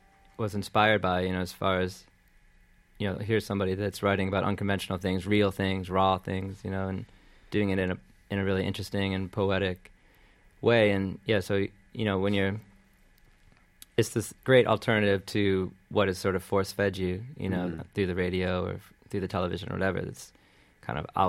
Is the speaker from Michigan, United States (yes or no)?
yes; Michigan, United States; In Michigan, a suburb of Detroit.